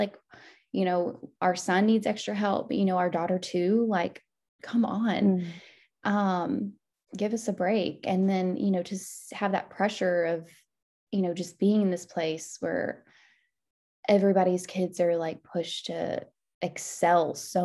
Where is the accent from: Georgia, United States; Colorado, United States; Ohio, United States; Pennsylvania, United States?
Georgia, United States; now in New York, United States; I'm from Georgia to here in New York.